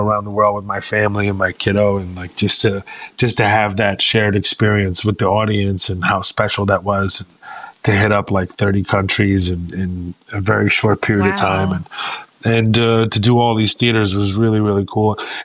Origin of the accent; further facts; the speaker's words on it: Houston, Texas, United States; I was doing them in Houston in my hometown with this small room called The Box inside The Secret Group.